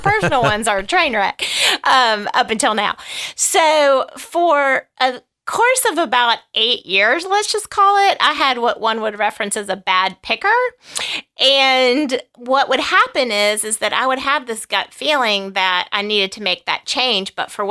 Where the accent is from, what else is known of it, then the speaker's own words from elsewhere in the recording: Virginia, United States; I grew up in Virginia and I went to an all-women's college in South Carolina my first 2 years